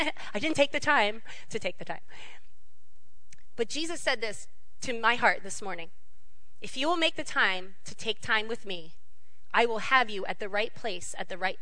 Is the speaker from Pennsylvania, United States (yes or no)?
yes; Pennsylvania, United States; And I said, "Oh, I'm from Pennsylvania, too."